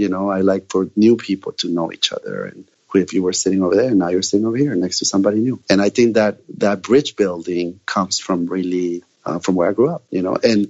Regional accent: Mexico; when I grew up in Mexico, or as I was growing up in Mexico

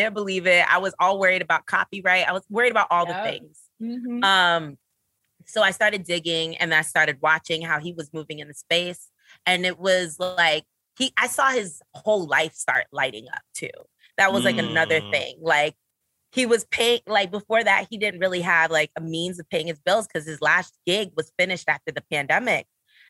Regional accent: Brooklyn, New York, United States; I'm a Brooklyn girl. I'm from Flatbush.

